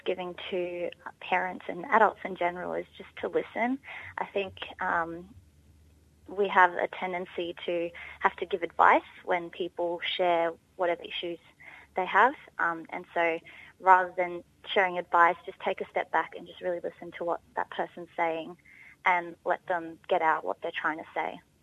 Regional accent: Darwin, Northern Territory, Australia; now in Sydney, Australia; So I'm from the Northern Territory. I live in a small city called Darwin, which is much smaller to where I live now in Sydney.

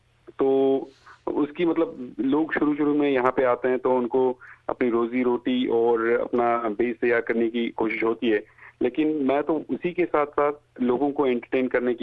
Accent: Pune, Maharashtra, India; वैसे तो back home India मैं पूना से हूँ

